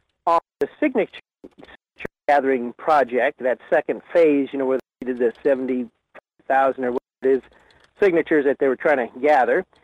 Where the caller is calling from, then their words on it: Fairbanks, Alaska, United States; in Fairbanks.